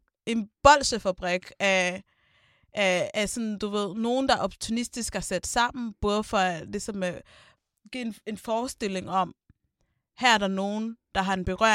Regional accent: West Jutland, Denmark; jeg er selv fra Vestjylland, så jeg kender Holbæk relativt.

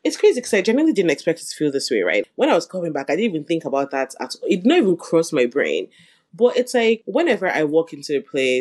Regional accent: Imo, Nigeria; I was like, oh, I'm Igbo. They're like, oh, okay. Well, like, you know, where? And I was like, oh, I'm from Imo.

